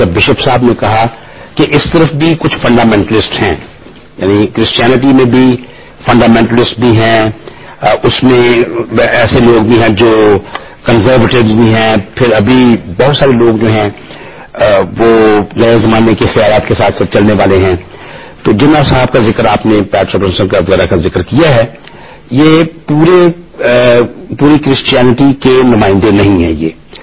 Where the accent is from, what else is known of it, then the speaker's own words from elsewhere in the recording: Pakistan; پاکستان ہمارا وطن ہے، ہمارا مادری وطن ہے، انگریزی میں کہہ لیں دس از آور مدر لینڈ.